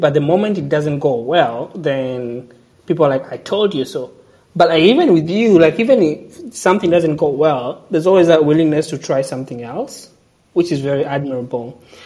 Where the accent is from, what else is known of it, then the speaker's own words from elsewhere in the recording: Kenya; even for me as a Kenyan, I'll be like, wow, you know, that takes a lot of guts.